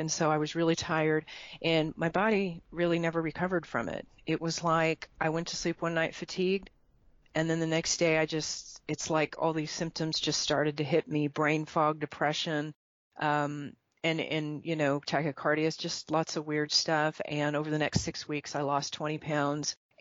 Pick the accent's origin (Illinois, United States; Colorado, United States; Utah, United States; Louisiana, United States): Colorado, United States; now in Dallas, United States; I live in the Dallas area. I'm actually from Colorado, though.